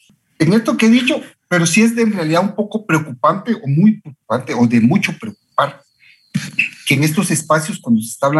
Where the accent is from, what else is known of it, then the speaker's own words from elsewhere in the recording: Guatemala; Pero como guatemalteco, les digo, como alguien que es usuario del sistema de salud